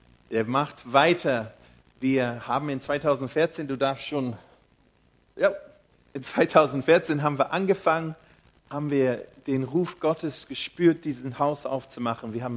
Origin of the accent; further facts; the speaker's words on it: Kadelbogen, Mecklenburg-Vorpommern, Germany; Wir sind alle aus Kadelbogen. Kadelbogen ist ein kleines Dorf in Mecklenburg-Vorpommern.